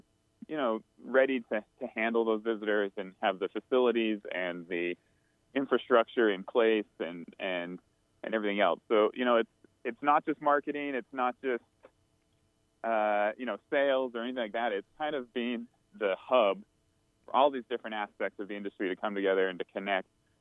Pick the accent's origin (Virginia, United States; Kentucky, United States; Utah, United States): Utah, United States; Well, I am a Utah native. I was born and raised in Cache Valley and grew up in the ski industry.